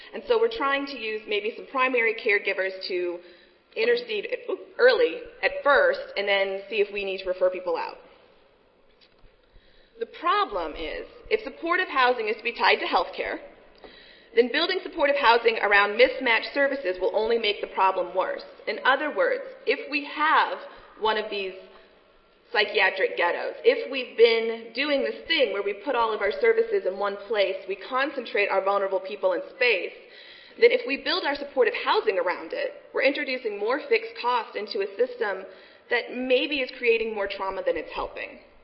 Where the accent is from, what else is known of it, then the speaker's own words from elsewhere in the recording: Texas, United States; And I am from Texas. I study Texas.